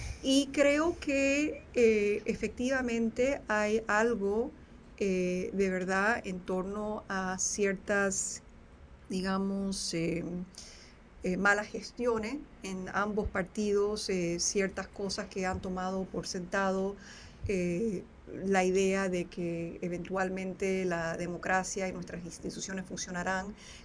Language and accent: Spanish; United States; y me incluyo dentro de ello, siendo norteamericana